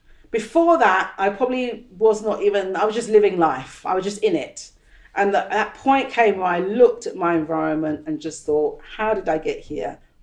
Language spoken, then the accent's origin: English; London, United Kingdom; also born or lived in Caribbean; I was brought up here in East London, but my parents took us back, me and my sister, back to the Caribbean when I was quite young.